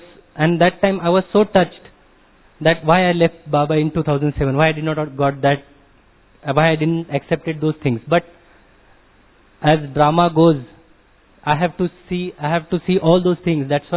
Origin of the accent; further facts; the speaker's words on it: Dubai, United Arab Emirates; now in India; I am from Dubai.